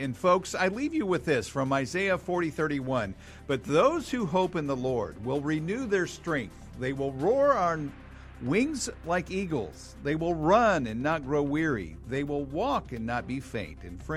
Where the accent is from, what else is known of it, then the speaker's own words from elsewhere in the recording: Missouri, United States; Let's go to my home state, the Show Me State of Missouri.